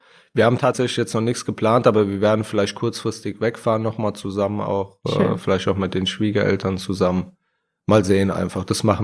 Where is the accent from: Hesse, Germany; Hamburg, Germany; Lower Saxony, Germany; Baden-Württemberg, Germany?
Hesse, Germany; Wiesbaden; ich komme gebürtig aus Wiesbaden.